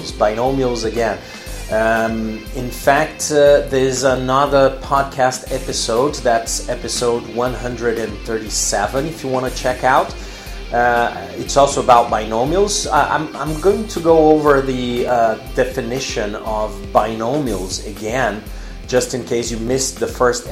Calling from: Porto Alegre, Rio Grande do Sul, Brazil; English is a second language

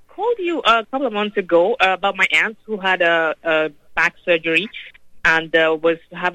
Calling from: California, United States; I'm calling from California.

